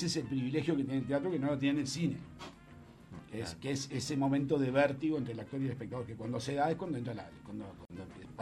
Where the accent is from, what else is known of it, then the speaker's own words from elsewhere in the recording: Uruguay; somos todos uruguayos.